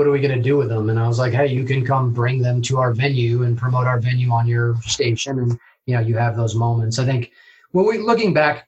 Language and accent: English; Seattle, Washington, United States; also born or lived in New York; I was born in New York, grew up in Seattle.